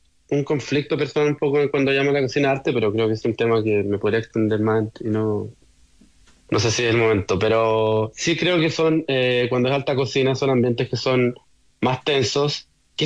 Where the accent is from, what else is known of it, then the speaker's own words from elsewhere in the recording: Chile; porque soy de Chile y nada, se trabaja con productos chilenos que yo como chileno ni siquiera había visto antes de trabajar ahí.